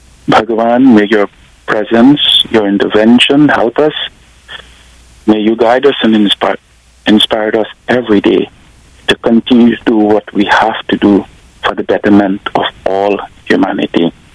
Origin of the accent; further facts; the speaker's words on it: Annandale, Demerara-Mahaica, Guyana; I'm from Annandale on the east coast of Demerara.